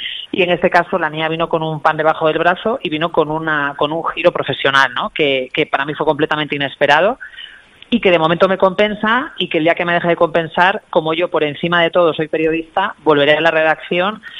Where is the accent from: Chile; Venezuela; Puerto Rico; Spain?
Spain; Vigo, Galicia; now in Madrid, Spain; pues todos mis recuerdos más felices están siempre vinculados a mi tiempo en Vigo, ¿no? Todos los sabores de mi infancia, todo siempre vigilado por las Islas Cíes. Mira, ahora mismo estoy hablando contigo en el salón de mi casa de Madrid